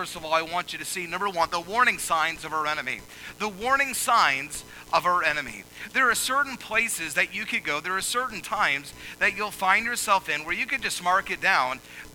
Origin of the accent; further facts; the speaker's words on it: Atlanta, Georgia, United States; I grew up in Atlanta, Georgia, in the suburbs. I'll admit it. I was a city slicker.